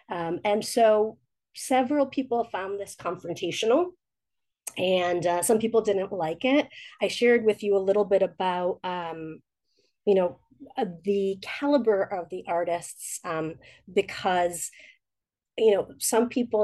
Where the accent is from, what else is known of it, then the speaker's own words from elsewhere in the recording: New York, United States; it felt like I wasn't welcome in my home state of New York.